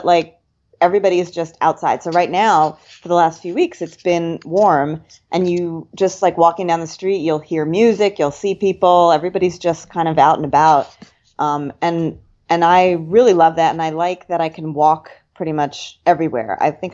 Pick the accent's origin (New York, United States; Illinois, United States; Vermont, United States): New York, United States; Long Island; And I grew up on Long Island, which was an island surrounded by water.